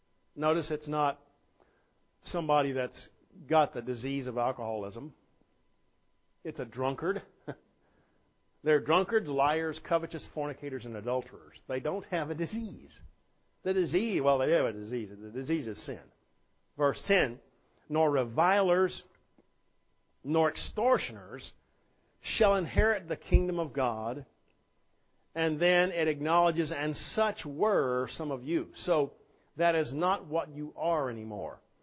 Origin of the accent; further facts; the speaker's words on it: United States; Lord, I'm an American. I live in a country that's immersed in marketing and stuff.